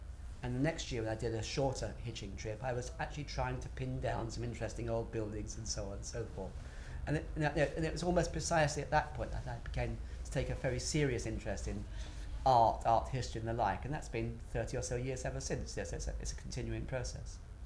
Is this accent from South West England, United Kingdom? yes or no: no; Finsbury Park, London, United Kingdom; accent: middle class; Very close to where I live now. I grew up in Finsbury Park. And at that time, it was an extremely poor working class area, and mine was an extremely poor working class family.